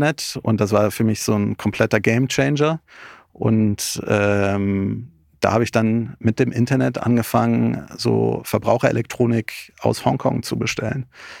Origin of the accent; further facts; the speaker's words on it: Berlin, Germany; ich bin in Berlin aufgewachsen, bin hier ganz normal zur Schule gegangen, auch im Unternehmerhaushalt.